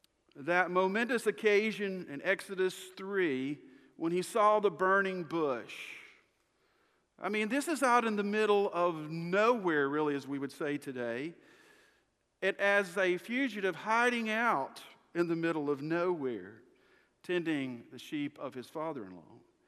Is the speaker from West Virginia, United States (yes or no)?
yes; West Virginia, United States; also born or lived in Kentucky; now in Alabama, United States; I mean, I was raised in West Virginia, went to school in Kentucky, married a girl from Florida, and ended up in Alabama.